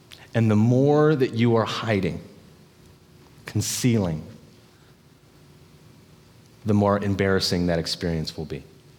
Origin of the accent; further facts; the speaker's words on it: United States; I'm from Morgan County, so I was waked up.